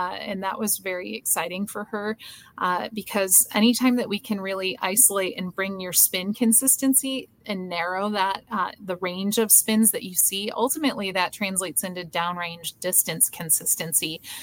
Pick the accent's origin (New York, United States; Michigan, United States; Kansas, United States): Michigan, United States; Grand Rapids; We launched the Meyer event, which is in Grand Rapids, Michigan, my hometown, actually.